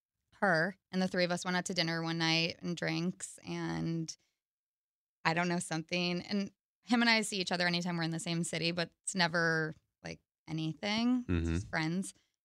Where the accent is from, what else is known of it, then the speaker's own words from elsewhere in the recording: New York, United States; now in Boston, United States; But I'm from New York, and okay. I love New York, and I'd be happy to move back to New York also.